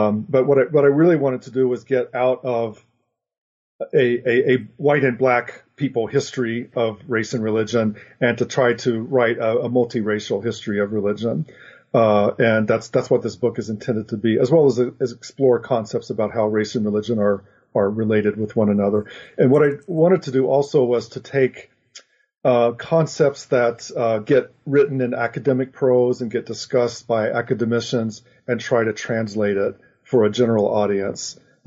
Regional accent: Oklahoma, United States; moved away as an adult; I grew up in Oklahoma, in Oklahoma Panhandle, actually, and went to college in Oklahoma and subsequently moved away to California

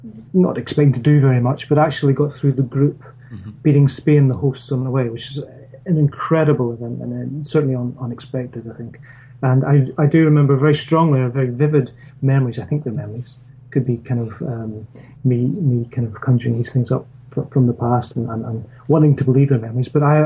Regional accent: Northern Ireland, United Kingdom; I decided, well, no, I'm not going to be Scottish. I'm still Northern Irish, just for some reason.

